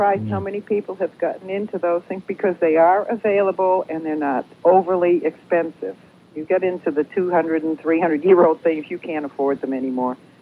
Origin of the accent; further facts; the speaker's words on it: New Britain, Connecticut, United States; And I'm pretty sure it was Herb Pomeroy's shop, and it was in New Britain, Connecticut, my hometown.